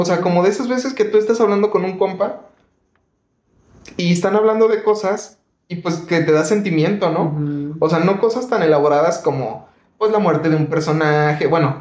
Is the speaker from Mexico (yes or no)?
yes; Mexico; a lo mejor no sé si porque somos mexicanos, como que te identificas un poquito más.